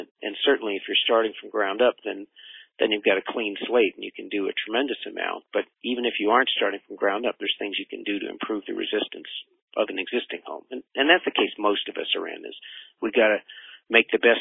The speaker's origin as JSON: {"language": "English", "region": "Vermont", "country": "United States", "tie": "born or raised there", "said": "I grew up in Vermont skiing and hiking and fishing and climbing and doing all the great backcountry stuff"}